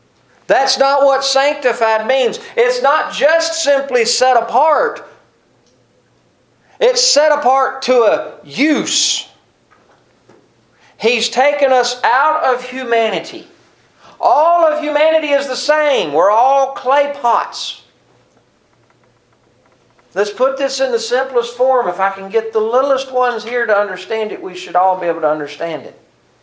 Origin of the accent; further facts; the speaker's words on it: Mississippi, United States; I grew up in Mississippi.